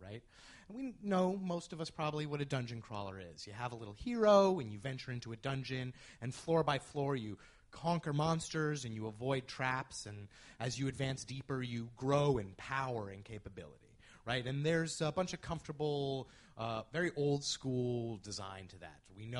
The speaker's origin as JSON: {"language": "English", "region": "West Coast", "country": "United States", "said": "it's like 8 a.m. on a Sunday because I'm from the West Coast. So"}